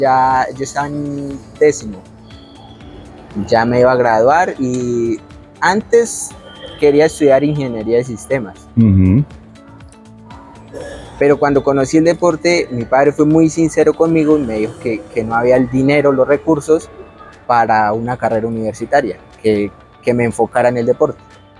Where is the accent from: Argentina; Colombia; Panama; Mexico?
Colombia; Boyacá; yo soy boyacense y soy del campo. Mi familia como tal son campesinos. El lugar donde estudio o estudié la secundaria se llama Floresta. Es un pueblo muy pequeñito.